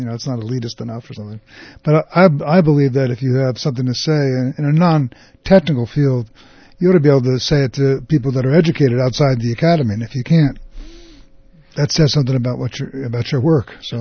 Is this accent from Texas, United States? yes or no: no; Jersey Shore, New Jersey, United States; I have a tendency to mumble and speak 100 miles an hour. Yeah. Because I'm from the Jersey Shore.